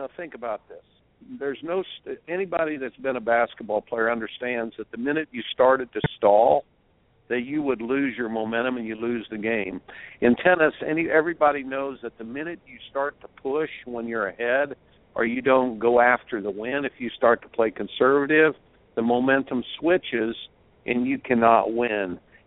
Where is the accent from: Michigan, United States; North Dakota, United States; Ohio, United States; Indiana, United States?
Indiana, United States; Growing up in Indiana and not having a shot clock, I don't like the shot clock.